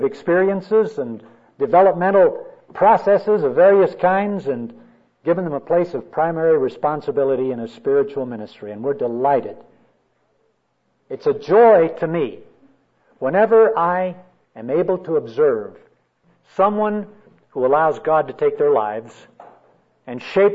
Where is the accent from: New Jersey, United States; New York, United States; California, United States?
California, United States; Los Angeles; also born or lived in Albuquerque, United States; I was born in Albuquerque a few years ago. And at age 10, moved to California. I grew up in East Los Angeles.